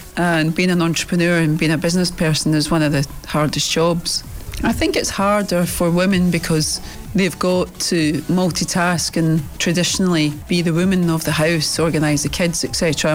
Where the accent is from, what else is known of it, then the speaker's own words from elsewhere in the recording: Glasgow, Scotland, United Kingdom; I grew up in the East End of Glasgow